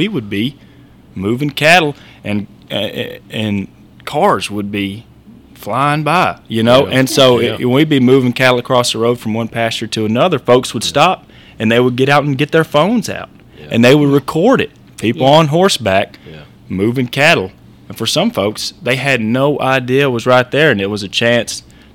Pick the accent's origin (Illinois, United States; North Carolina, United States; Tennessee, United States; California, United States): Tennessee, United States; Columbia; I'm originally from Columbia, Tennessee, so that's about a hour south of Nashville.